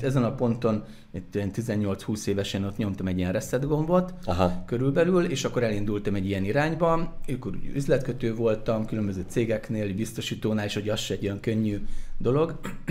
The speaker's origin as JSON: {"language": "Hungarian", "town": "Debrecen", "region": "Hajdú-Bihar", "country": "Hungary", "said": "ugye debreceniek vagyunk, és egyre távolabb kellett menni"}